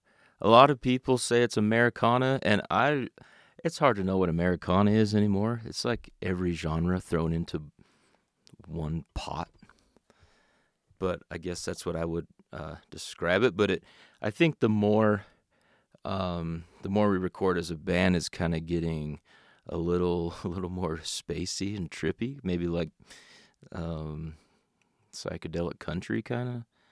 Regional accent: Salt Lake City, Utah, United States; All right … from Salt Lake City, Utah.

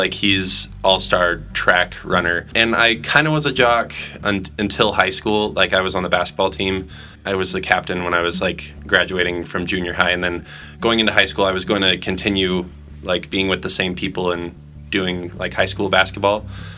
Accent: Utah, United States; and I grew up in Utah having a lot of LDS friends and kind of like having the same conversations that we have in the play

